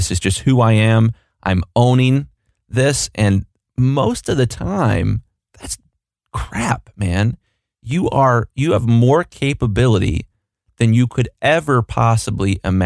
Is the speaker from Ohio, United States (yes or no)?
yes; Columbus, Ohio, United States; You know, Dave Thomas, I'm from Columbus, Ohio.